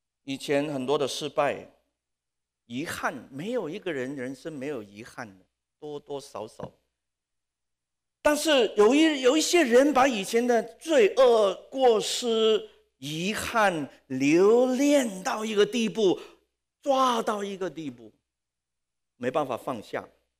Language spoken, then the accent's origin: Chinese; Hong Kong; born or raised there